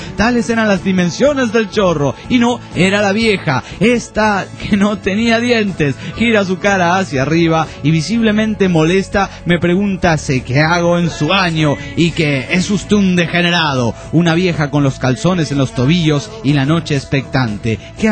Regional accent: Juliaca, Puno, Peru; soy de Jabarra de Juliaca

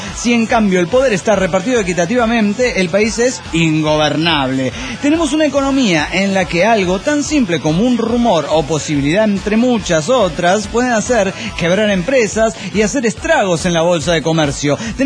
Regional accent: Argentina; soy de Argentina.

